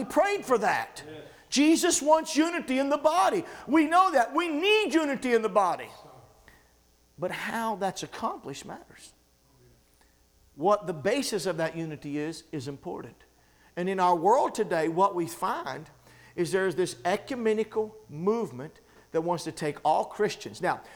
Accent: West Virginia, United States; moved away; I mean, I come from the West Virginia hills and from the mountains of West Virginia, a whole different background.

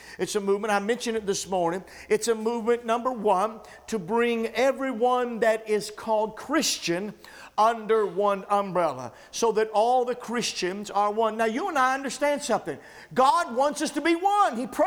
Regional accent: West Virginia, United States; moved away; I mean, I come from the West Virginia hills and from the mountains of West Virginia, a whole different background.

